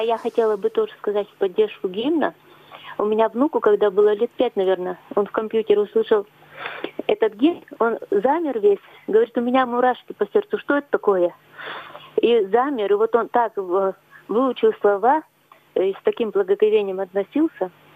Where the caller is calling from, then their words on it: Urai, Khanty-Mansi Autonomous Okrug, Russia; я из Урая, Ханты-Мансийский округ.